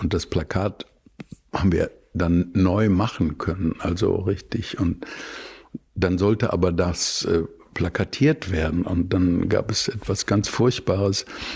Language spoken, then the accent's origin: German; Bottrop, North Rhine-Westphalia, Germany; und ich komme aus Bottrop